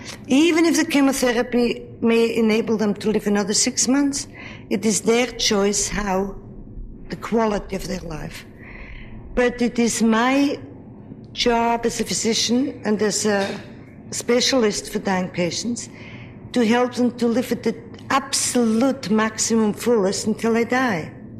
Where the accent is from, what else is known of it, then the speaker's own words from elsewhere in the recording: Switzerland; I must say I'm from Switzerland, where we have no embalming and no makeup and no slumber rooms